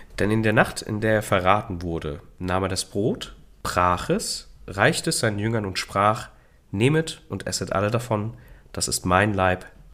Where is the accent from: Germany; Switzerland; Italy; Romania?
Italy; weil ich auch sehr gläubig aufgewachsen bin, also in einem sehr gläubigen Haushalt. Zum einen natürlich klar, als Italiener dem Katholizismus eben zugeneigt